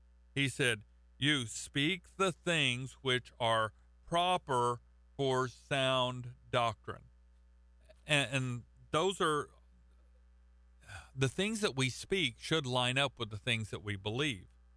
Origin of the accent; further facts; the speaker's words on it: Oklahoma, United States; I'm from Oklahoma, and no, not everybody in Oklahoma rides a horse and wears a cowboy hat